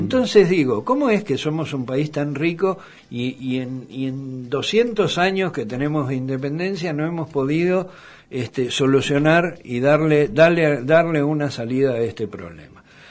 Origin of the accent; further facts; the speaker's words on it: San Rafael, Mendoza, Argentina; now in General Alvear, Argentina; yo soy del sur, de San Rafael. San Rafael y ahora Alvear.